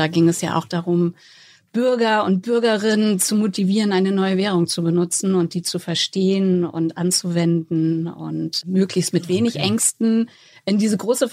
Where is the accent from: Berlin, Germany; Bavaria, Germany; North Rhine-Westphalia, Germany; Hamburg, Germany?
Hamburg, Germany; Ja, du hast es schon gesagt, meine Wurzeln sind hier in Hamburg und ich habe hier auch studiert